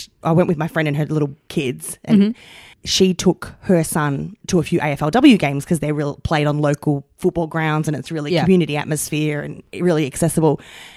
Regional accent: Melbourne, Victoria, Australia; Which a lot of people find strange because I'm from Melbourne

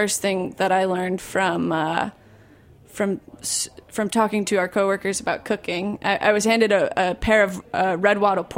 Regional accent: Michigan, United States; I'm from Michigan.

